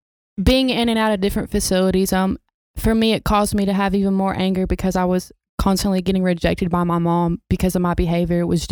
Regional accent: Knoxville, Tennessee, United States; also born or lived in Chattanooga; Okay. Well, I'm from Knoxville, Tennessee. I moved to Chattanooga when I was in third grade, so I was pretty young.

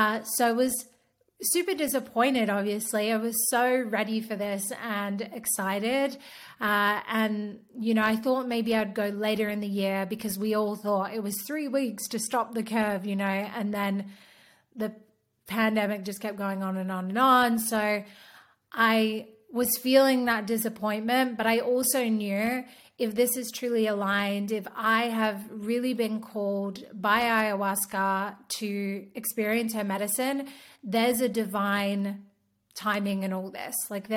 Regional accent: Australia; I am also an Aussie gal from the bush

